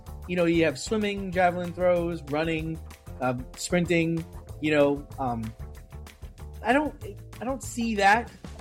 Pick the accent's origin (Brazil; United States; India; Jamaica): United States; You know, we're American and we appreciate baseball, we appreciate basketball, and those are sports.